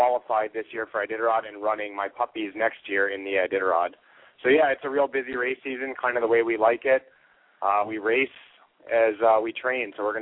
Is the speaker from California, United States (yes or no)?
no; Minnesota, United States; born there; moved away as an adult; also born or lived in Michigan; I was born in Minnesota and then ended up starting to guide dog sledding trips at around 19 years old in Michigan